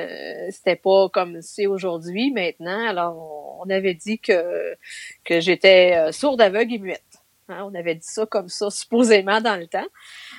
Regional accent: Fermont, Quebec, Canada; also born or lived in Shawinigan; je suis née là, mais je ne m'en souviens pas beaucoup parce qu'à l'âge de 2 ans, on est déménagé à Fermont, qui est vraiment dans le nord du Québec.

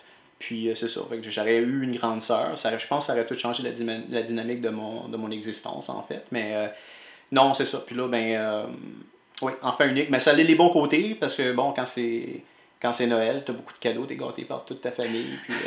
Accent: Dorval, Quebec, Canada; also born or lived in Lachine; Dans le fond, j'ai demeuré bonne partie de mon enfance à Dorval, en fait. Mais l'hôpital qu'on avait été, que je suis né, c'est à celle de la Chine.

